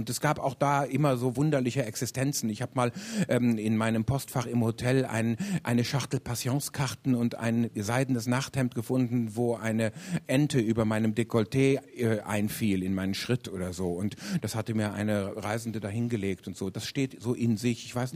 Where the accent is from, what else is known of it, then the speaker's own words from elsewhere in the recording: Ödekoven, North Rhine-Westphalia, Germany; Ich bin in der Voreifel groß geworden, die nennt man auch die rheinische Toskana. Das ist keine Beschönigung, das ist eine Irreführung. Der Ort hieß noch dazu Ödekofen und hatte diesen Namen auch, glaube ich, verdient.